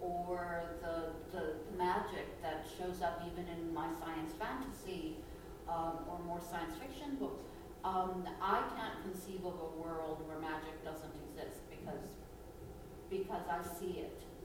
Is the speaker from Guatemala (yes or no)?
yes; Guatemala; Yeah, well, I grew up in Guatemala, and I grew up reading Tolkien and C.S. Lewis at the same time as I was reading Miguel Ángel Asturias and Ernesto Sabato